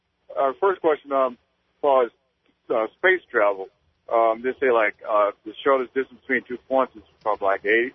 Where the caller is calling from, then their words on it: Virginia, United States; I'm calling from Virginia right now.